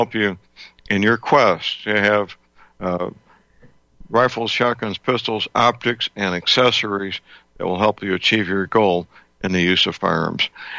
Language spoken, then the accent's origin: English; St. Louis, Missouri, United States; Answered by a very polite and well-trained young men and women in St. Louis, Missouri, my hometown, not Mumbai.